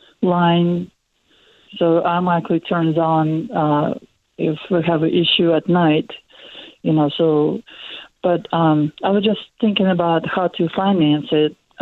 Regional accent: Russia; now in United States; I came from Russia.

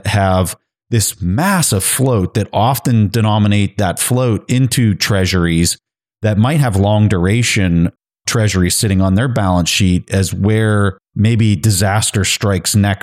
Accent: United States; As an American, as you're talking about the dollar and the advantage of it expanding

